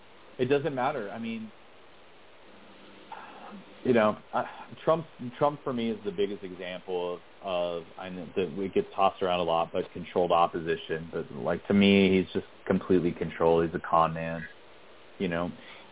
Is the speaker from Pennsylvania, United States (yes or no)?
yes; Pittsburgh, Pennsylvania, United States; You know, so I grew up in Pittsburgh